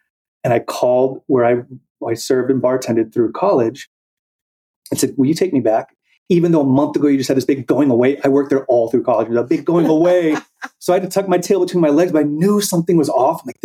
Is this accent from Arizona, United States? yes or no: yes; Arizona, United States; I grew up in Arizona and I just always knew that I wanted to try San Diego.